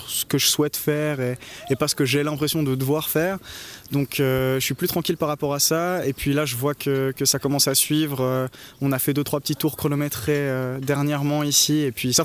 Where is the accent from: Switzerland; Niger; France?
Switzerland; on espère que ça nous aidera un peu géographiquement en tant que Suisse.